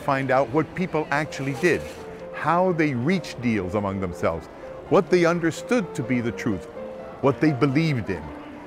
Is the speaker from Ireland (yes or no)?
no; Switzerland; As a child and a teenager, I grew up in Switzerland.